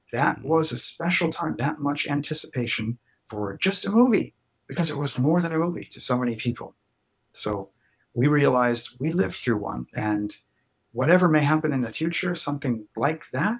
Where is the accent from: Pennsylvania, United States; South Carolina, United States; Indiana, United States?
Indiana, United States; New Albany; a museum in my hometown in New Albany, Indiana, the former Carnegie Library Museum building